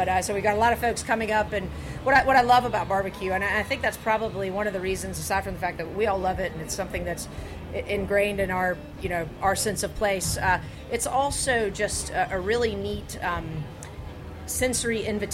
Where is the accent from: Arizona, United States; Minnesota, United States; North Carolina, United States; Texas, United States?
North Carolina, United States; Raleigh; I'm from Raleigh, North Carolina, and, you know, we're obviously very entrenched in barbecue culture.